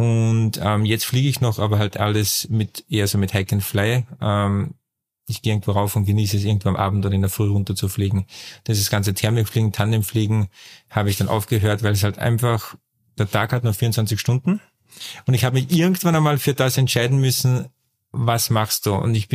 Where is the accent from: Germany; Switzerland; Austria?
Austria; Werfenweng, Salzburg; also born or lived in Vienna; Und das ist jetzt meine Heimat. Also ich sage eigentlich, das ist meine Heimat, Werfenweng, weil ich die ersten 4 Jahre Wien, ich bin dort gerne, dass ich meine Verwandten besuche, aber ich bin halt ein Bergmensch